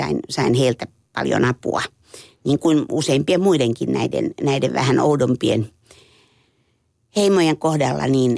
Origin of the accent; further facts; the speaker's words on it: Helsinki, Uusimaa, Finland; born there; mä oon syntynyt Helsingissä opiskelijavanhemmille, mutta koska perhe oli kirjoilla Seinäjoella, niin syntymäpaikaksi myöhemmin merkittiin Seinäjoki.